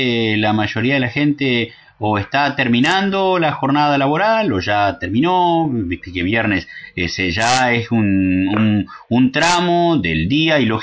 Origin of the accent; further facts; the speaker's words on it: Argentina; de dónde venimos como argentinos, por qué hablamos como hablamos